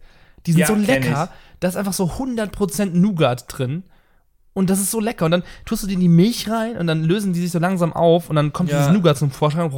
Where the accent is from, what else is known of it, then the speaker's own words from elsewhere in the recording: North Rhine-Westphalia, Germany; ich komme aus dem Rheinland.